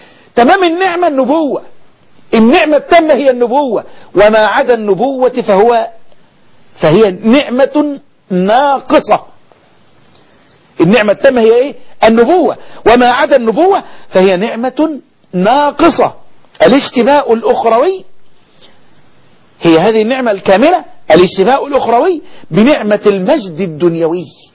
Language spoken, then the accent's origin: Arabic; Egypt; بلدنا مصر